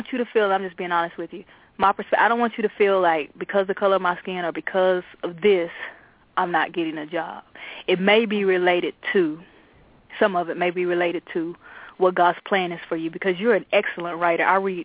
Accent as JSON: {"language": "English", "region": "Texas", "country": "United States", "said": "I'm country. I'm from Texas."}